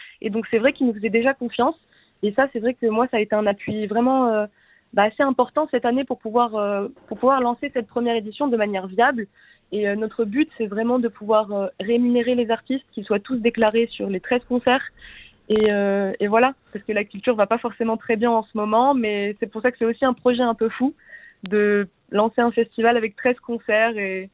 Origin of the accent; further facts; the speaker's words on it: Occitanie, France; now in Germany; moi je suis originaire des Vallées des Gaves. Donc ma famille maternelle est originaire du Val d'Azun et du Pays Toil.